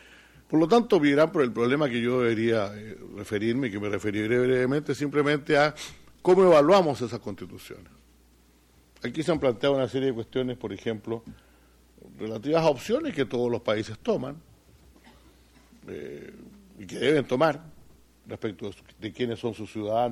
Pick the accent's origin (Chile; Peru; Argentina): Chile; se hizo en mi país, en Chile, hace apenas 2 años y medio atrás